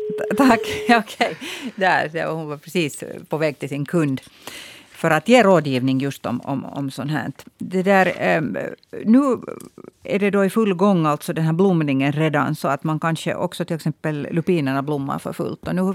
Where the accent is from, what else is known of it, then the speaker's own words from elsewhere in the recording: Hanko, Uusimaa, Finland; now in Helsinki, Finland; när jag flyttade till Helsingfors från Hangö.